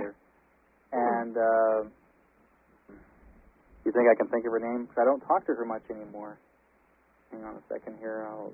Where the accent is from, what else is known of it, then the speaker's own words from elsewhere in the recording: Australia; if I was in the States and someone asked me where I was from, if I said I'm from Australia, they'd say, yeah, typical, I can tell.